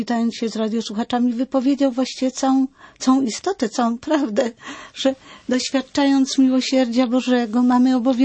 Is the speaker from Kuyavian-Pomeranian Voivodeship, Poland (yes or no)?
yes; Toruń, Kuyavian-Pomeranian Voivodeship, Poland; ja z Torunia wiedziałam